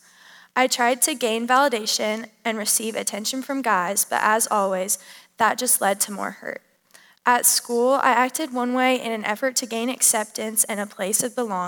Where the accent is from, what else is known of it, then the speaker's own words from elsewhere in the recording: Colorado, United States; though growing up in Colorado, we did go to church once a week and sometimes prayed over meals.